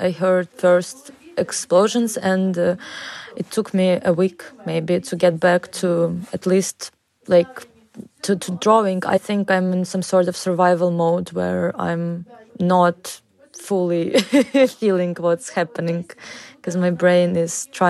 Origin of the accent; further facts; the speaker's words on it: Odesa, Odesa Oblast, Ukraine; English is a second language; I'm from Odessa. And all I do is painting and drawing.